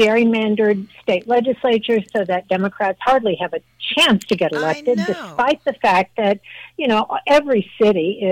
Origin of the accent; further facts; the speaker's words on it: San Antonio, Texas, United States; moved away as an adult; also born or lived in Houston / Austin; Yes. In fact, born in Houston. Spent most of my growing up years in San Antonio and Austin. Went to school at TCU in Trinity, but left the state in 1980. So I have fond, memories of Texas.